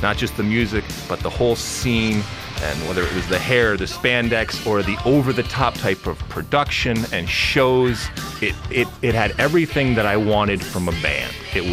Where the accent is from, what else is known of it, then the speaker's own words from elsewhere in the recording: Michigan, United States; So I grew up outside of Detroit from a musical standpoint, where the 80s really impacted me.